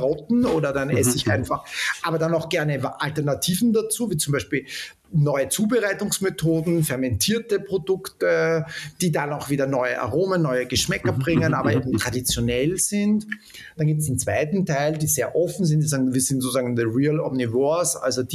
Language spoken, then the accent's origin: German; Austria; bin da aber als Österreicher